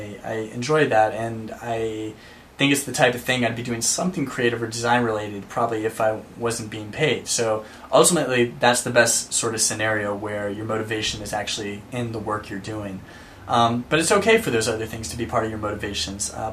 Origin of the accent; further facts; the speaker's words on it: Burke, Virginia, United States; now in San Francisco, United States; Cool to hear someone else from Northern Virginia area. I'm originally from Burke, Virginia, so representing. Things are good in San Francisco, thank you.